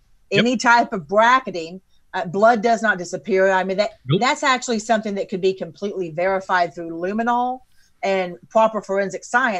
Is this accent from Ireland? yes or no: no; Alabama, United States; Well, and the thing is, because I'm from Alabama